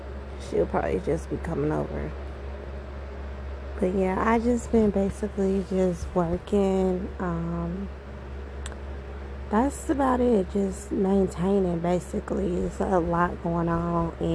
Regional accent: Cincinnati, Ohio, United States; you now know that I'm from Cincinnati, Ohio.

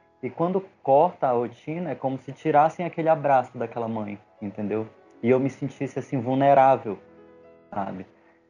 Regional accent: Belém, Pará, Brazil; eu tenho 32 anos, eu sou autista leve, tenho TDAH também e sou de Belém do Pará.

